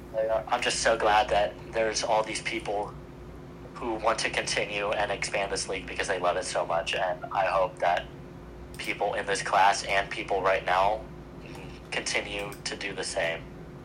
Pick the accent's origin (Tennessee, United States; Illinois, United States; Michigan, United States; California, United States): Michigan, United States; Detroit; now in Baltimore, United States; I come from Detroit, so we can't do anything with that.